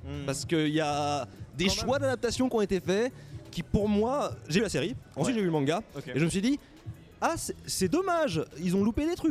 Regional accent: Vesoul, Bourgogne-Franche-Comté, France; born there; Je suis né à Vesoul.

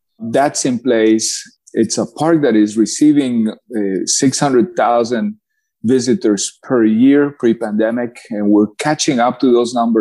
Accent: Cali, Valle del Cauca, Colombia; English is a second language; moved away as an adult; now in United States; I'm from Cali, Colombia. I was born there to Hungarian parents, and the University of Texas called my interest. I moved to Austin after high school, and then after that, I adopted this country

